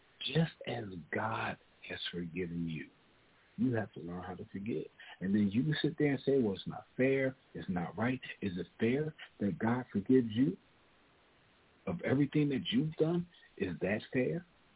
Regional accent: Philadelphia, Pennsylvania, United States; I already told y'all I was born and raised in Philly.

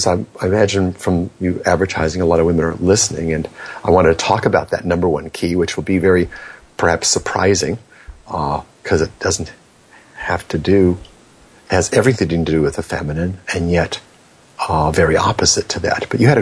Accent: Hollywood, California, United States; I've been around these people living and growing up in Hollywood, and I was born here.

